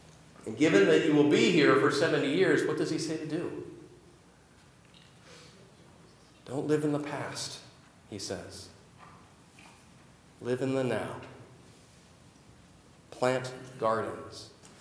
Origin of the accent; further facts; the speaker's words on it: Auburn, Washington, United States; to have done an internship closer to my hometown in Auburn, maybe even at my home church.